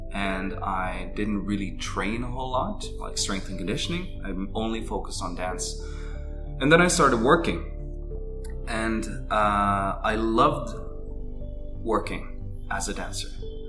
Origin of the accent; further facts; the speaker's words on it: Norway; I'm born and raised in Norway. And I have a Chinese dad, hence my surname, and I have a Norwegian mother.